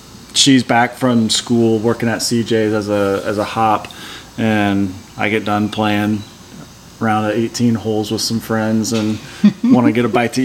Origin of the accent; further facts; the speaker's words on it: Columbia City, United States; Yeah, so I grew up in Columbia City.